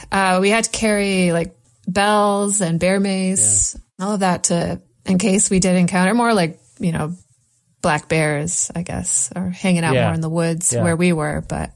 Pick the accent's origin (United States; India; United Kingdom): United States; Michigan; I grew up closer to Grand Rapids, which is like, you know, if you do the mitten thing, it's like 3 hours north of Chicago.